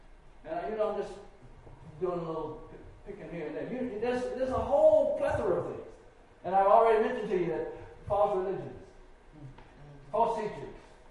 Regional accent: Arkansas, United States; now in St. Louis, United States; I'm only from Arkansas, so I ain't traveling a lot. But I come to St. Louis

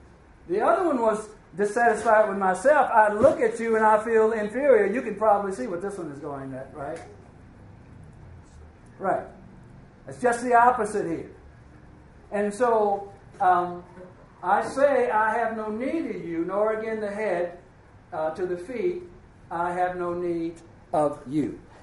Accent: Missouri, United States; So, I'm from Missouri, show me, right?

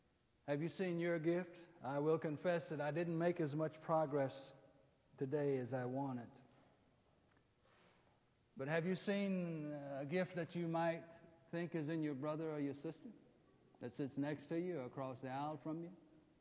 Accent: Arkansas, United States; Growing up in Arkansas, as a little boy

